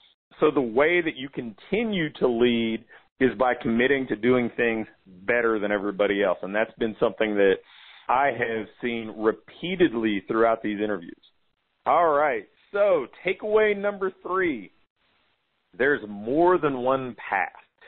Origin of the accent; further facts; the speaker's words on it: Portsmouth, Ohio, United States; Then I looked at somebody like Dale King in my hometown in Portsmouth, Ohio, taking a completely different approach to success.